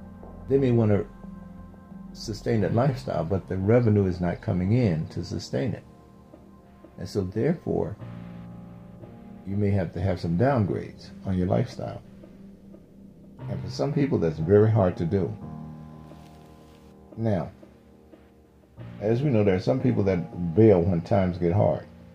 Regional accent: Mississippi, United States; And I think back when I was growing up in Mississippi. It was a bad thing if you lived in an apartment.

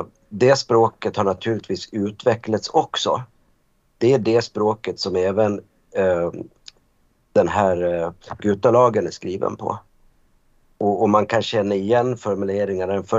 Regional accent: Gotland, Sweden; accent: Gotlandic; den här gotländskan som jag och Babben pratar, det är ju vår dialekt.

